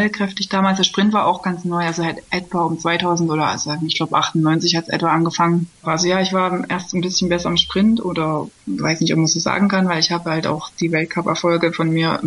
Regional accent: East Germany, Germany; Also ich bin ja aus dem Osten, ne?

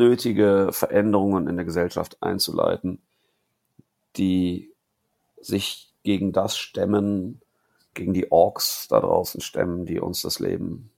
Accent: Cologne, North Rhine-Westphalia, Germany; wenn ich jetzt schon als Kölner mich erdreiste, als Zugereister einen Song über dieses Viertel, über dieses Quartier zu machen

